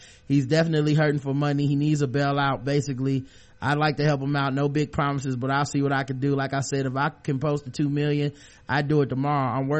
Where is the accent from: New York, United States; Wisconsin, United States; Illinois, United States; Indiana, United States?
New York, United States; Brooklyn; He's from Brooklyn. I'm from Brooklyn.